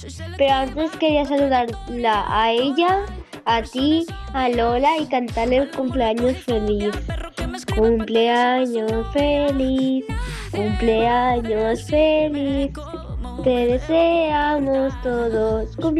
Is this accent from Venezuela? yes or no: no; Vinaròs, Valencian Community, Spain; de Vinaroz.